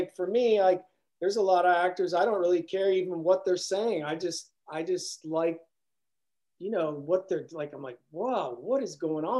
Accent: Cleveland, Ohio, United States; you know, I'm from Cleveland, Ohio. So I'm a big Browns fan

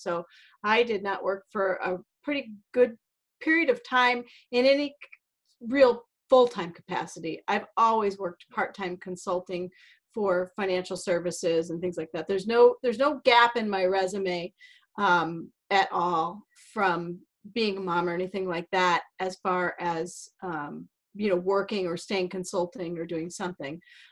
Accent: Iowa, United States; also born or lived in Minnesota; now in Maine, United States; I'm a Midwestern girl at heart. I was raised in Iowa, born in Minnesota. So I've kind of lived everywhere now, and we've lived in Maine since 2004.

